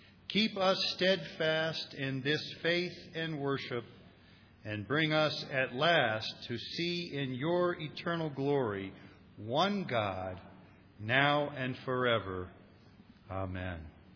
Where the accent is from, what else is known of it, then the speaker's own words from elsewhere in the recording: Ohio, United States; When I was a little guy growing up in Ohio, my mom taught me how to pray.